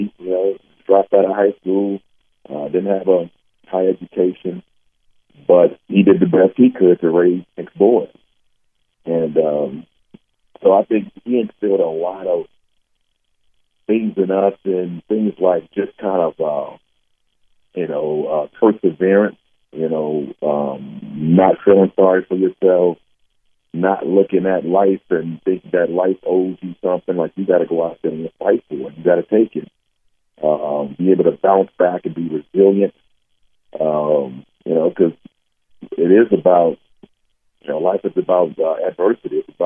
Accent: San Diego, California, United States; I'm not from Georgia. Obviously, I'm from San Diego. And to go to Georgia, I came from, you know, California, it was a unique experience for me

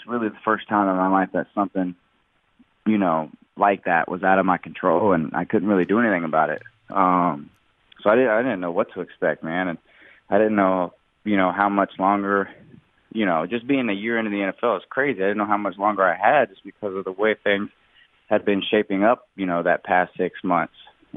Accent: Charleston, West Virginia, United States; I grew up in Charleston, West Virginia. It's just like 3.5 hours down the road.

